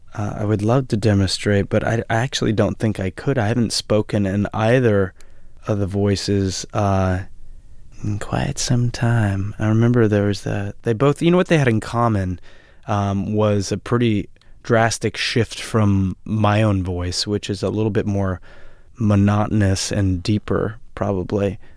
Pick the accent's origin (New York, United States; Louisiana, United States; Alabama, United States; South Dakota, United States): Louisiana, United States; born there; And I was born in Louisiana, by the way, so not too far from Texas.